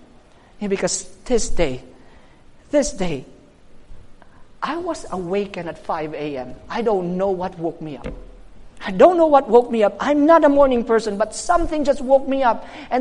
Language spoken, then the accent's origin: English; Philippines; I said, I'm from the Philippines.